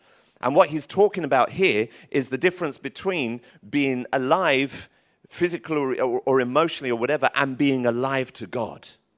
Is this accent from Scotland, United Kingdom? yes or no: no; Tottenham, London, United Kingdom; I grew up in Tottenham in North London.